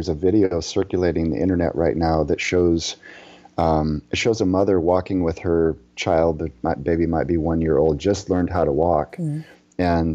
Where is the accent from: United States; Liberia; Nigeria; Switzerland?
Liberia; I had the pleasure of growing up in Liberia, West Africa, where most of the people didn't own shoes.